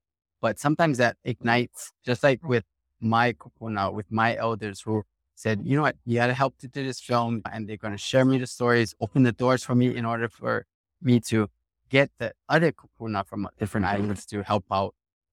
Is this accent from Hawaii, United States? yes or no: yes; Hawaii, United States; I was just pedal to the metal that I appreciate who I am as a Hawaiian.